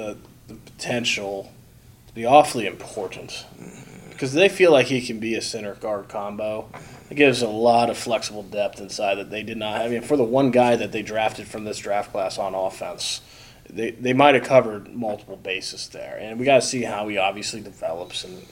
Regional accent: Indiana, United States; I'm from Indiana.

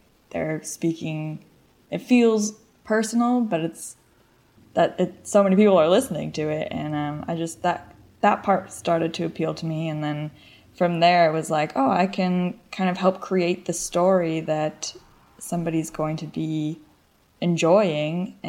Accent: East Bay, California, United States; So, I'm... born and raised in East Bay, California, San Francisco, East Bay.

